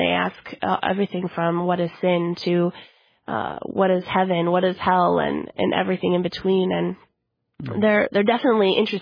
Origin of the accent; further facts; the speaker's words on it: United States; A lot of people don't necessarily know when I'm talking to them that I'm from America if they don't know who I am.